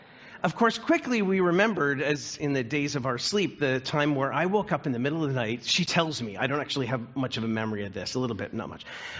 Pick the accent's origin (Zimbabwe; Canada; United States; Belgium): Canada; Scarborough, Ontario; I'm from Scarborough, so this is Toronto and Ottawa.